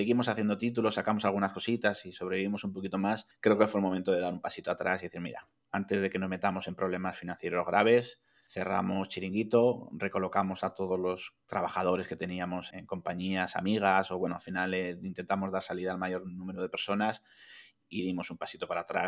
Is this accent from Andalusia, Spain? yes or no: no; Bilbao, Basque Country, Spain; como somos de Bilbao, pues tiramos para adelante